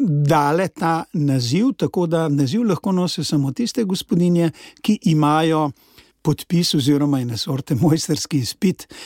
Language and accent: Slovenian; Podbrezje, Upper Carniola, Slovenia; Zagotovo je otroštvo, torej izhajam iz Podbrezi